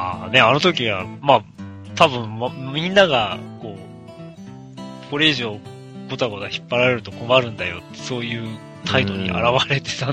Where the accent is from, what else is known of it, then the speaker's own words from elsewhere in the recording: Hokkaido, Japan; 北海道生まれ、北海道育ちなんですけど